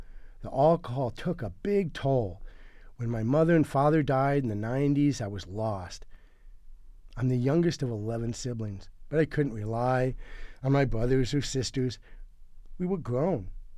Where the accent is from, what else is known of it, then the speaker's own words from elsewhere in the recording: Belleville, Michigan, United States; also born or lived in Detroit; I was born in Detroit and raised in Belleville.